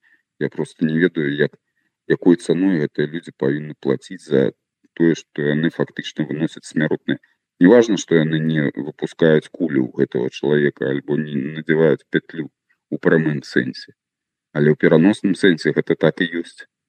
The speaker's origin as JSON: {"language": "Ukrainian", "town": "Barysaw", "region": "Minsk Region", "country": "Belarus", "said": "я з Борисова так само"}